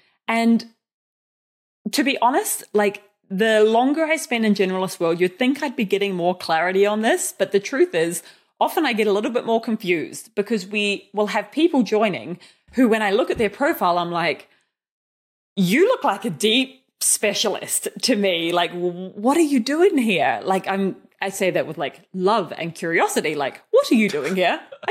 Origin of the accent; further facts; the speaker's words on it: New Zealand; Because I am Kiwi, I'm like, yeah, let's get the down unders in.